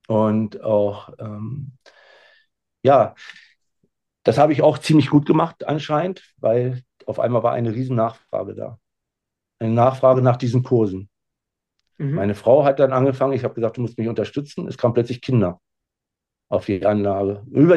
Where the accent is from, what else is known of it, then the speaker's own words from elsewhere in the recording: Berlin, Germany; born there; ich bin geborener Berliner.